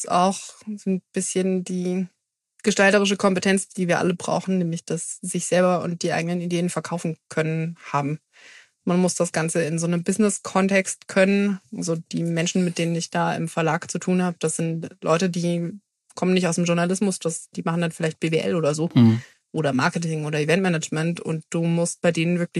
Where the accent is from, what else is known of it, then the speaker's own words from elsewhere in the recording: Southern Germany, Germany; Das hört man mir nicht so wirklich an, aber ich komme ja aus dem Süden.